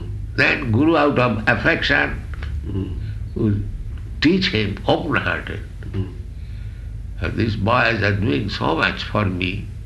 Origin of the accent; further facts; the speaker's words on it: India; I am Indian, coming from a poor country.